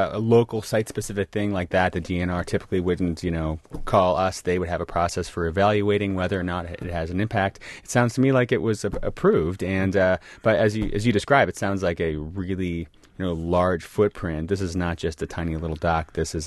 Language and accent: English; Wisconsin, United States; I grew up on Lake Winnebago, so I'm, Wisconsin.